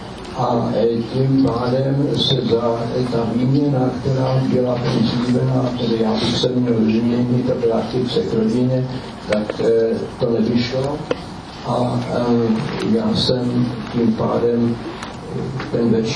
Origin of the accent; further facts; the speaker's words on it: Most, Ústí nad Labem Region, Czechia; born there; Já jsem narozený v Mostě, to znamená severní Čechy, většinou víte, že to bylo hornické město, a moje maminka byla tam vychovaná